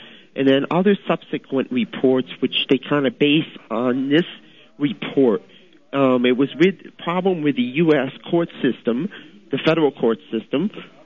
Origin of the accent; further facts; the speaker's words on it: United States; now in Montreal, Canada; I'm an American up here in Montreal.